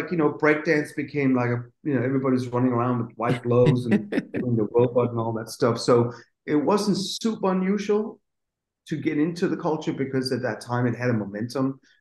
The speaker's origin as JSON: {"language": "English", "region": "North Denmark Region", "country": "Denmark", "said": "I'm from the northern part of Denmark, which is kind of like, it's"}